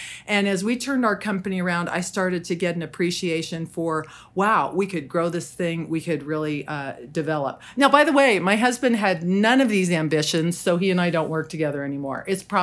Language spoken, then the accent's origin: English; Salt Lake City, Utah, United States; And when I was growing up in Salt Lake City, my dad was not handy.